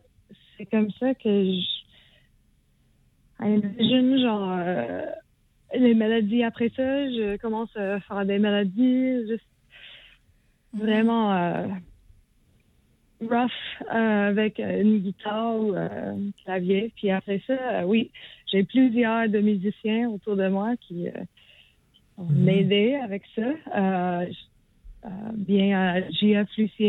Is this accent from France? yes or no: no; Atlanta, Georgia, United States; French is a second language; now in Montreal, Canada; Je suis née aux États-Unis, je suis grandie à Atlanta. Puis ça fait comme peut-être à peu près de 6 ans que j'habite à Montréal, au Québec.